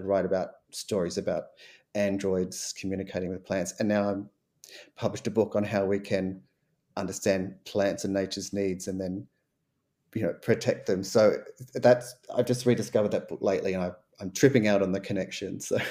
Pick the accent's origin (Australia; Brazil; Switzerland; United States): Australia; Gold Coast, Queensland; I'm from Queensland on the Gold Coast, and they're a lot sort of longer and straighter. So they're kind of my favorite ones, and maybe just a bit nostalgic because that's, you know, that's where I was born and lived.